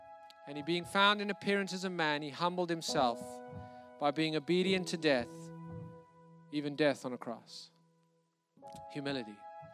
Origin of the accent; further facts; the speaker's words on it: South Africa; I grew up in South Africa. I grew up in a time when apartheid changed.